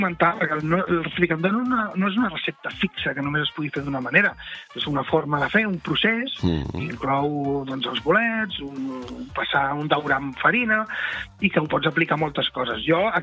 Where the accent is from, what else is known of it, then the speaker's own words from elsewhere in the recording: Catalonia, Spain; jo no sóc de Barcelona estrictament, sóc de l'extraradi